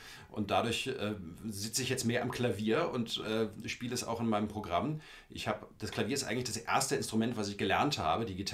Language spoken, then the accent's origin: German; Frankfurt, Hesse, Germany; Ich bin in Frankfurt am Main aufgewachsen